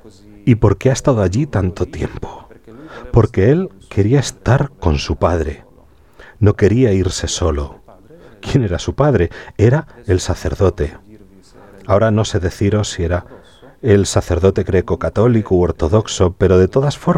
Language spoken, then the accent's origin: Spanish; Kharkiv, Kharkiv Oblast, Ukraine; de mi ciudad natal, Járkov.